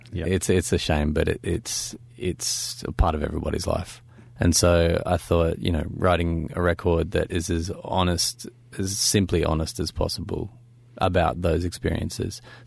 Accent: Queensland, Australia; also born or lived in Europe; I didn't grow up in Brisbane. I grew up near Brisbane

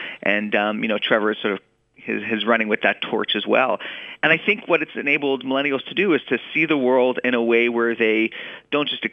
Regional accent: Canada; I'm actually a Canadian, so although I work in New York, I don't get to vote.

